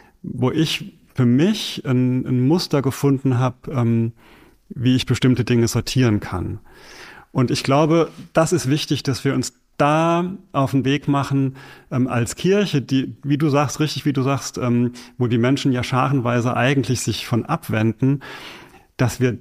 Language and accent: German; Rhineland-Palatinate, Germany; als Pfälzer